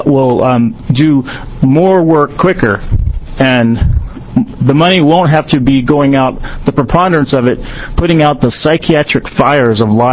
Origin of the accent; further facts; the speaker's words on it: Denver, Colorado, United States; When I was growing up in Denver, Colorado, my track coach would get us in the back of his truck and take us to Ruby Hill